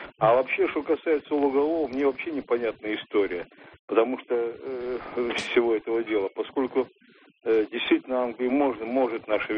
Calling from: Moscow, Russia

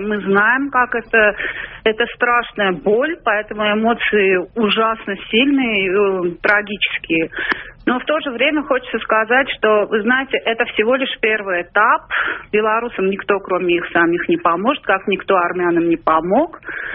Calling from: Armenia; Нет, не Беларусь, это я из Армении звоню.

